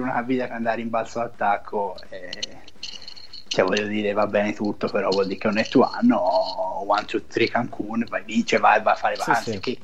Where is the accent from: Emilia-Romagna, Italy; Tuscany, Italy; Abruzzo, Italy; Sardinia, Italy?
Tuscany, Italy; c'è un detto molto famoso dalle mie parti, visto che siamo gente di fiume, che c'è un fiume qui, c'è un fiume vicino